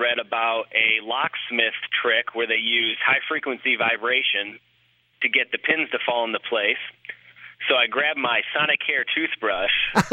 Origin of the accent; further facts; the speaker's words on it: Auburn, Indiana, United States; also born or lived in Kalamazoo; now in Louisville, United States; I grew up in Auburn, Indiana, and then lived in Kalamazoo, Michigan, and then from Kalamazoo down here to Louisville.